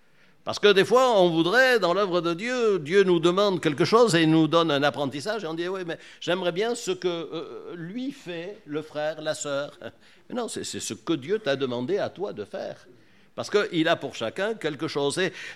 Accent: Hyères, Provence-Alpes-Côte d'Azur, France; Dieu nous a conduits en 1991 à Hyères-les-Palmiers, puisque nous venons de Hyères-les-Palmiers.

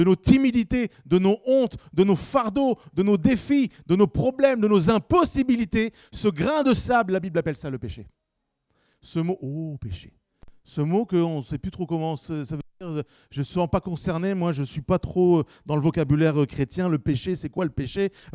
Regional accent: Bordeaux, Nouvelle-Aquitaine, France; je viens de Bordeaux à la base, donc je suis à fond sur les huîtres

